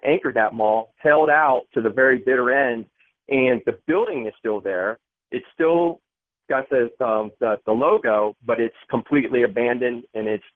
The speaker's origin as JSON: {"language": "English", "town": "Dayton", "region": "Ohio", "country": "United States", "moved": "as an adult", "lives_now": "California, United States", "said": "I'm originally from Dayton, Ohio, but I've been out here in California for a little over 8 years now."}